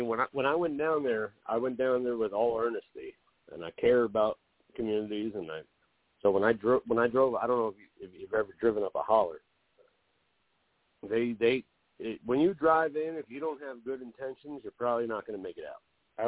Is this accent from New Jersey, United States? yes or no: yes; Irvington, New Jersey, United States; I grew up in Irvington, New Jersey, which is, I'm going to say probably the third worst city in New Jersey.